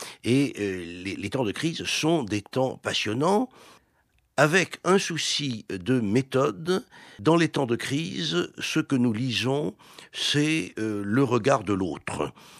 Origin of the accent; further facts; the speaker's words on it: Marseille, Provence-Alpes-Côte d'Azur, France; born there; je suis né à Marseille d'une famille cévenole et d'une famille catholique cévenole.